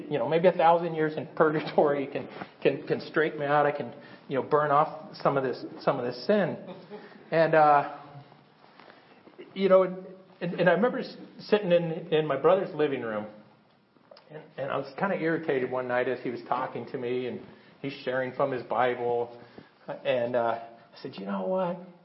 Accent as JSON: {"language": "English", "country": "United States", "tie": "born there", "said": "I was born in America, and I believe that America."}